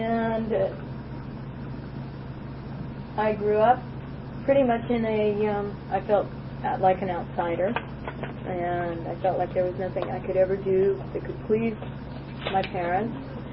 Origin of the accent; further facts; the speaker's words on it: Lynwood, California, United States; born there; I was born in Linwood, California, and I'm the second child, and I have two brothers and a sister.